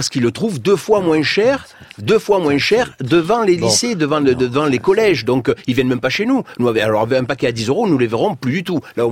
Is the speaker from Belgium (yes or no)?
yes; Belgium